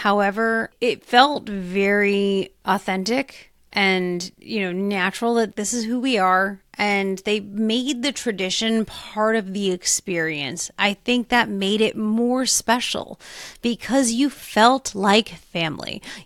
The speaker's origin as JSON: {"language": "English", "region": "New York", "country": "United States", "said": "I'm a New Yorker and I can read BS a mile away."}